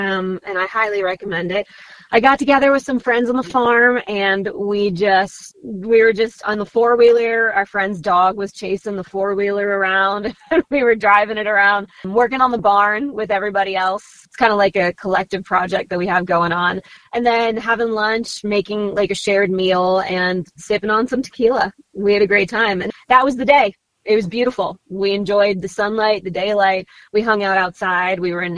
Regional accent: Virginia, United States; moved away as an adult; also born or lived in California; now in Nashville, United States; Originally, I'm from Virginia. And after I graduated college, I moved out to LA for a bit and then came to Nashville.

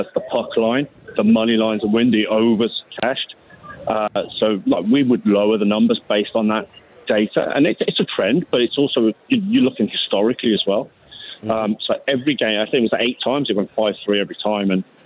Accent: Birmingham, West Midlands, United Kingdom; now in Las Vegas, United States; Birmingham, England.

